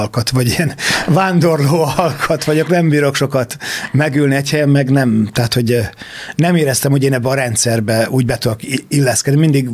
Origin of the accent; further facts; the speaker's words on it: Debrecen, Hajdú-Bihar, Hungary; also born or lived in Tiszafüred; És igen, Tiszafüreden születtem, és Debrecenben nőttem föl, de debreceniek, ők Debrecennek nyilvánítottak engem.